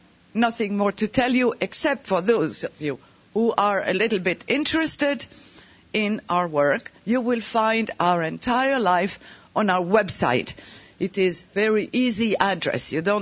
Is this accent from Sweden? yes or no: no; France; accent: French; English is a second language; now in United States; we are happy and proud of our Bulgarian accent and my French accent.